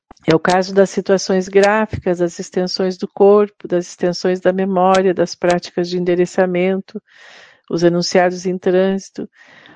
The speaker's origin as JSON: {"language": "Portuguese", "town": "Vacaria", "region": "Rio Grande do Sul", "country": "Brazil", "tie": "born or raised there", "said": "seja quando eu vivia ainda em Vacaria, na cidade onde nasci, né, estudando"}